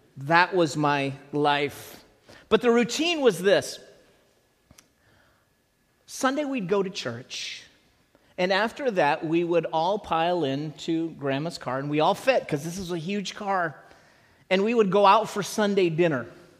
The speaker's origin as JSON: {"language": "English", "region": "Illinois", "country": "United States", "tie": "born or raised there", "said": "I can remember when growing up in Illinois, we would travel to northern Wisconsin in that car"}